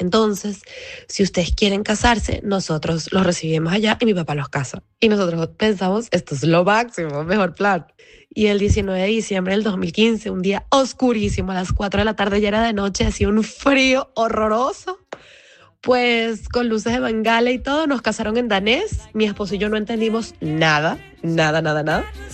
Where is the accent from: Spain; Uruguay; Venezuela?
Venezuela; Soy fotoperiodista venezolana y mi esposo Philip es alemán.